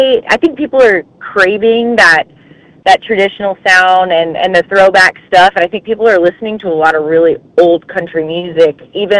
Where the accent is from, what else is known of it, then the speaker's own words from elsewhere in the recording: Texas, United States; I grew up, and I'm from Texas originally. My family had a ranch on the Oklahoma-Texas line, so I just grew up in the cattle business